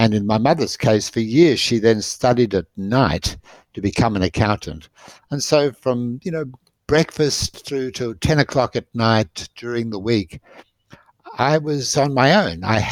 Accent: Sydney, New South Wales, Australia; I grew up in Sydney, Jenny, in Bondi until I was about seven. And then Kirribilli was where I had my primary school and high school before I got married.

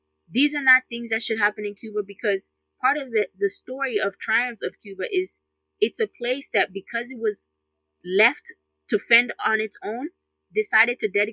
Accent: Ghana; my sister, I'm from Ghana. I don't think Ghanaian people would last 3 months with this kind of policy.

